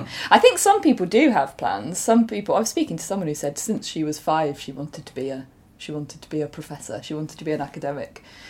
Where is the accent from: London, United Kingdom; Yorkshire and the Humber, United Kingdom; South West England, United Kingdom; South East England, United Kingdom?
South East England, United Kingdom; Amersham; I grew up in Buckinghamshire, so near to Amersham